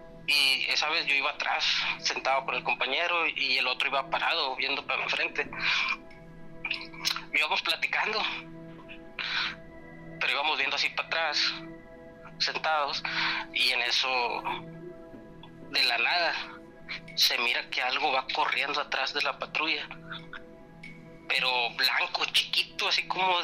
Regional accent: Múzquiz, Coahuila, Mexico; Somos de... somos originarios de Musquis, Coahuila.

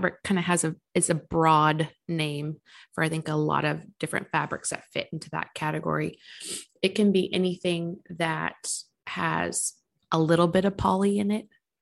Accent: Fredericksburg, Texas, United States; moved away as an adult; now in New York, United States; Yeah. I'm a Texas girl. I'm from Fredericksburg and I went to UT, and I moved to New York after college

